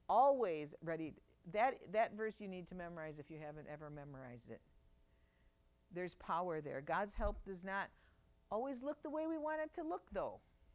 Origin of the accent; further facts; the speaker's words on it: Milwaukee, Wisconsin, United States; now in Orfordville, United States; I grew up in Milwaukee and I'm in Orfordville.